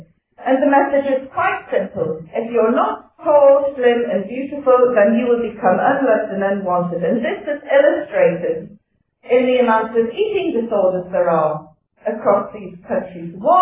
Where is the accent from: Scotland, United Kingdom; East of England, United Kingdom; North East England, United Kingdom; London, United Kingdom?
North East England, United Kingdom; Newcastle; I come from Newcastle, and if a woman did that up in Newcastle